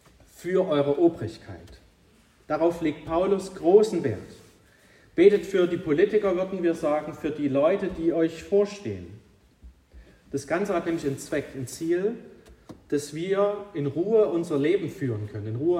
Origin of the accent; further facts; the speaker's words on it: Dittersdorf, Germany; Ich komme ja aus Dittersdorf